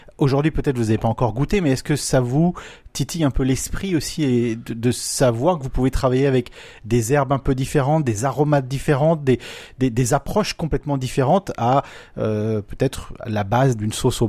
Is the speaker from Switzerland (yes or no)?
no; France; en France, on va pas se le cacher, hein, vous, on est français